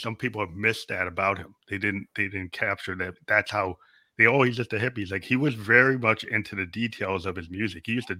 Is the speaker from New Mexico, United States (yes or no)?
no; Massachusetts, United States; born there; now in New Hampshire, United States; Well, yeah, I was born in Mass. I live in New Hampshire now. But I was born in Massachusetts, which is, you know, not that far. We're still in the Northeast.